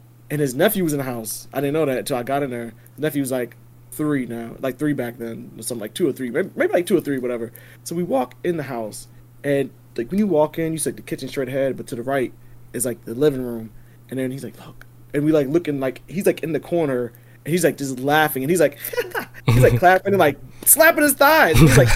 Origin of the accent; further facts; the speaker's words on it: Baltimore, Maryland, United States; All right, so in my hometown of Baltimore, there was an incident at this school.